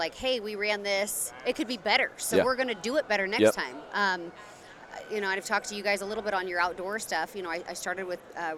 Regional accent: Oregon, United States; I'm from Oregon.

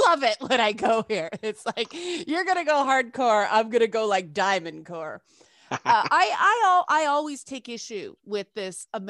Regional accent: Canada; I'm Canadian.

